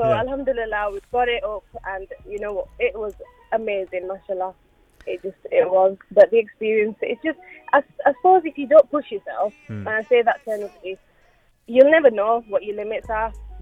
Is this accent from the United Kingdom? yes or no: yes; Huddersfield, Yorkshire and the Humber, United Kingdom; born there; I was born in Huddersfield.